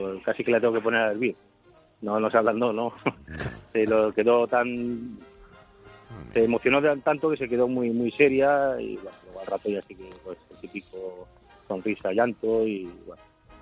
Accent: Castellón, Valencian Community, Spain; Yo soy de Castellón

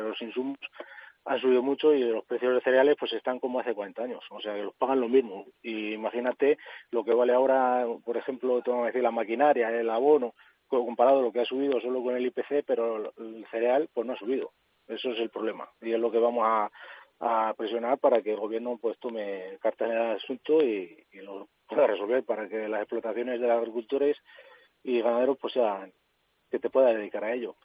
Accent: Castile and León, Spain; Soy de Segovia, de un poblado de Segovia.

